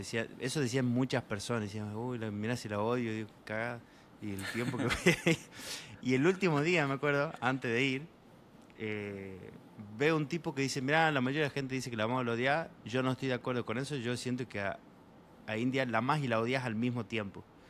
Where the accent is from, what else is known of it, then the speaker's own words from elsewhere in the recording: Argentina; digo, mirá, yo vengo de Argentina y vengo a meditar.